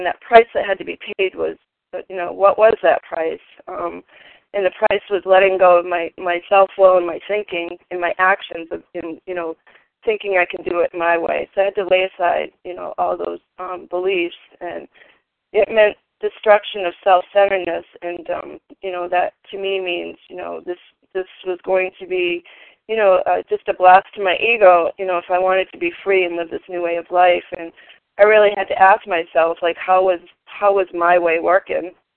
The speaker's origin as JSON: {"language": "English", "region": "Maine", "country": "United States", "said": "I'm from Maine"}